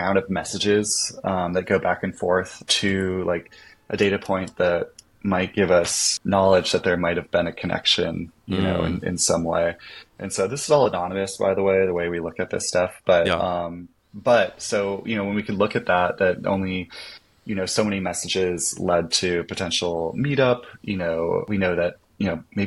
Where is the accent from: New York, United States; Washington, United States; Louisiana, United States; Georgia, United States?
Washington, United States; Seattle; so I grew up in Seattle by Green Lake, and mm-hmm. it's a very like fit city, you know, and especially by Green Lake, it's like a lot of people exercising, running the lake and whatever.